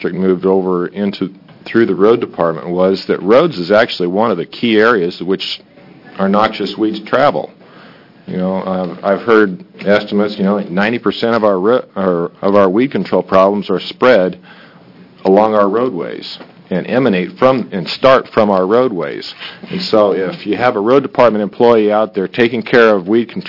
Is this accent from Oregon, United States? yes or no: yes; Oregon, United States; now in Heppner, United States; I'm born and raised in Washington County, though, so I do have some ties over on this side of the mountain as well.